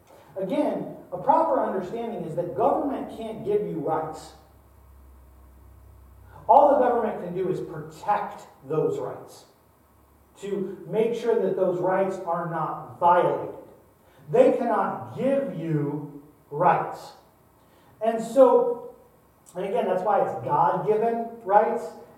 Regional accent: United States; There we go. quick word to us Americans here.

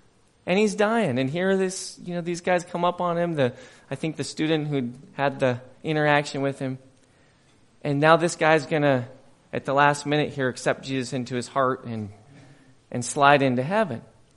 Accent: Montana, United States; I'm from Montana, okay?

